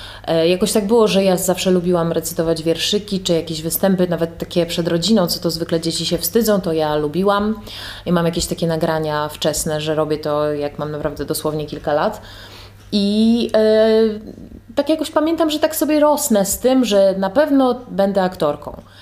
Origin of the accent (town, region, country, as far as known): Łódź, Łódź Voivodeship, Poland; now in Olsztyn, Poland